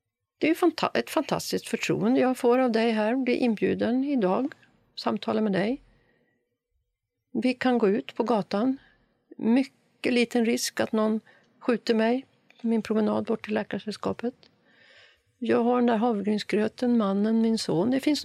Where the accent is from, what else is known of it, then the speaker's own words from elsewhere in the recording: Sweden; born there; Och också tacksam över att jag är född i Sverige. Kunde flytta till Stockholm